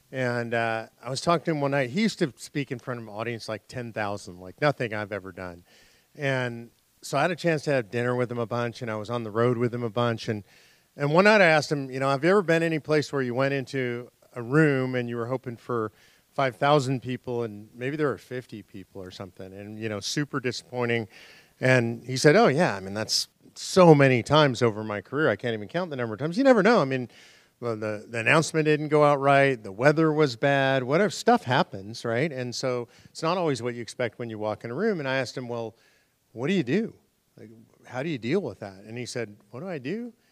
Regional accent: Los Angeles, California, United States; maybe it's not particularly good because I grew up in Los Angeles

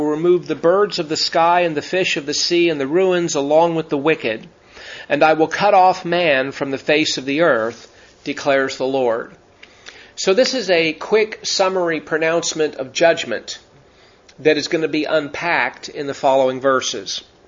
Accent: Las Vegas, Nevada, United States; when I was a teenager growing up in Vegas

